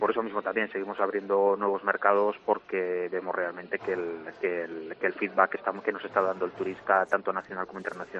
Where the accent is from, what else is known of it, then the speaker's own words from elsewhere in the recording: Valencian Community, Spain; nuestra idiosincrasia como valencianos, que recibimos con los brazos abiertos